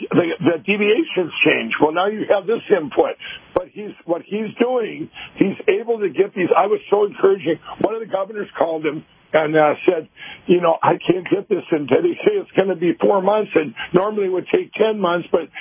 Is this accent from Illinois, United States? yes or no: no; Fairmont, Minnesota, United States; My hometown in Martin County, Minnesota, Fairmont, Minnesota, I heard that they had a breakout there